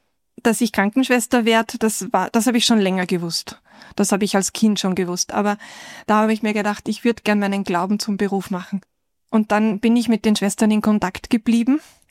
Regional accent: Upper Austria, Austria; born there; Ja, ich bin eine gebürtige Oberösterreicherin und unsere Gemeinschaft, wir haben in Oberösterreich einige Filialen auch gehabt und davon auch einen Kindergarten, der ganz in der Nähe meiner Heimat war.

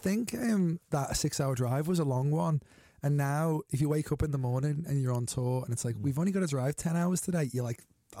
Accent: Liverpool, North West England, United Kingdom; accent: Scouse; in terms of being a Scouser

